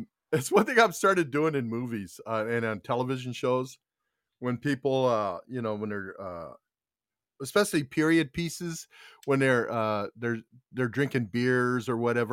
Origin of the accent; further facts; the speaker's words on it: Tucson, Arizona, United States; also born or lived in Prescott; I grew up in Tucson, but I lived another 30 years in Prescott, Arizona.